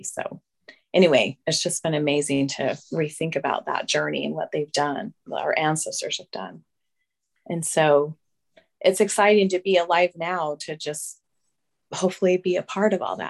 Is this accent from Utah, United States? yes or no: yes; Utah, United States; I know that I've lived a sheltered experience in some ways because growing up in Utah